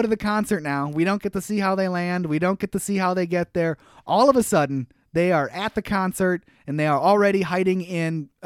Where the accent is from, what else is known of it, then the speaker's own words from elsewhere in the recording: Minnesota, United States; accent: Minnesota; I try to hide my Minnesota accent, but man, it really came out.